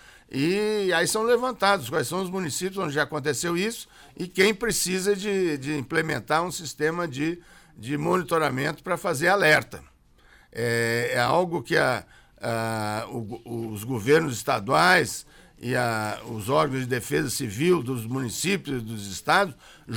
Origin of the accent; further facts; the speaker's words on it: Cachoeira do Sul, Rio Grande do Sul, Brazil; eu sou de Cachoeira do Sul